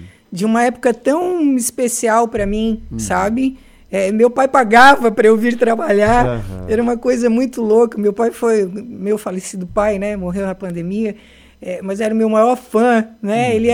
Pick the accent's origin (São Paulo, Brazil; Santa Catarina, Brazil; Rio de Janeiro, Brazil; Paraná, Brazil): Santa Catarina, Brazil; Nova Veneza; Eu sou natural de São Bento Baixo, Nova Veneza.